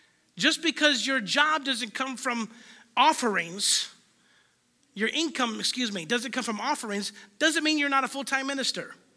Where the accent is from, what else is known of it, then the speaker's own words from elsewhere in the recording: Chicago, Illinois, United States; we're from Illinois, we're from Chicago